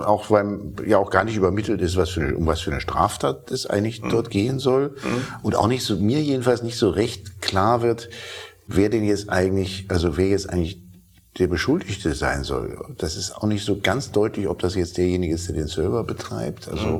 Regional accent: Cologne, North Rhine-Westphalia, Germany; Ich bin in Köln groß geworden

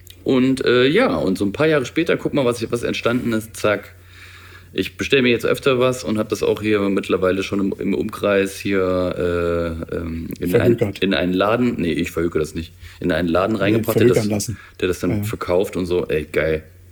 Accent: Thuringia, Germany; aus Thüringen, aus dem Landkreis Eichsfeld, da wo ich herstamme.

